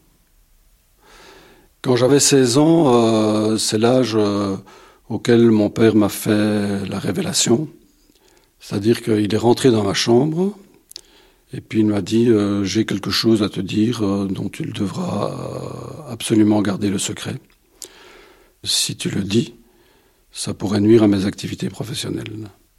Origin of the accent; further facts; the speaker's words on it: Brussels, Brussels-Capital Region, Belgium; now in Namur, Belgium; actuellement je suis retraité, j'ai 72 ans, je suis bruxellois d'origine et j'habite près de la ville de Namur.